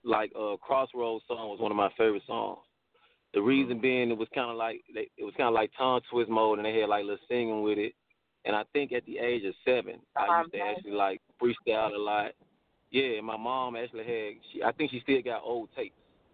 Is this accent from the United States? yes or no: yes; Memphis, Tennessee, United States; Man, I'm from Memphis, Tennessee, the 901.